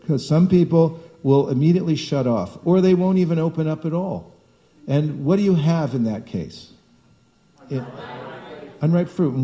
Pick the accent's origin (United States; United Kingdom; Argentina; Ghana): United States; California; I said, I'm from California.